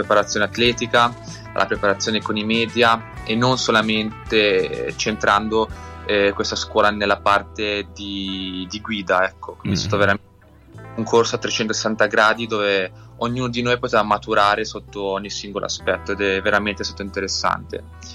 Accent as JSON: {"language": "Italian", "town": "Lugano", "region": "Ticino", "country": "Switzerland", "said": "io vengo da Lugano in Svizzera e ho 22 anni"}